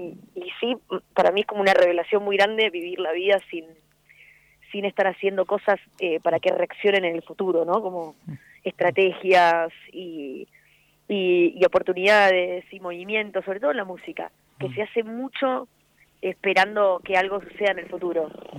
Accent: Argentina; soy argentina

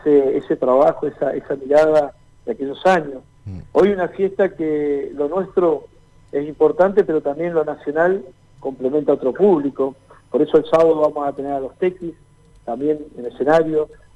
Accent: Chos Malal, Neuquén, Argentina; qué somos capaces de hacer como chosmalenses y como norteños, ¿no?

